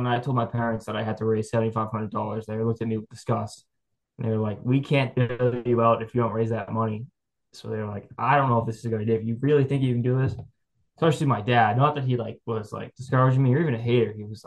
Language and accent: English; Braintree, Massachusetts, United States; I'm from Braintree, Massachusetts, south of Boston. Went to school at UMass Amherst